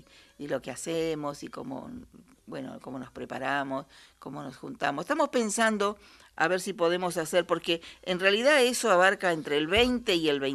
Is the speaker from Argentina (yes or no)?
yes; Los Toldos, Argentina; born there; Yo nací en la comunidad de los toldos.